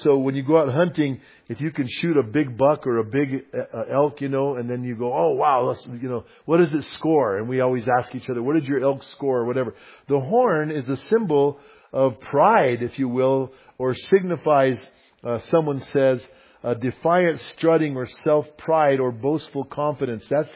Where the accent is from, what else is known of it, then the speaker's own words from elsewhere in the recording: United States; born there; I thank God I was born in America.